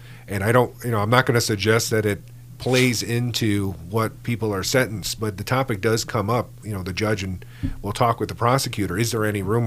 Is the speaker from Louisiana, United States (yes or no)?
no; Detroit, Michigan, United States; And, I came from Metro Detroit.